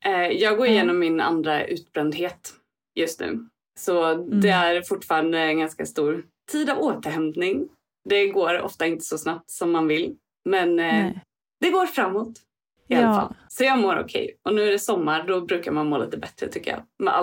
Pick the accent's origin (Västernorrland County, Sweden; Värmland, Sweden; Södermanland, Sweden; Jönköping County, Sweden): Jönköping County, Sweden; Jönköping; Jag var ganska inne i Svenska kyrkan ett tag. Jag kom från Jönköping.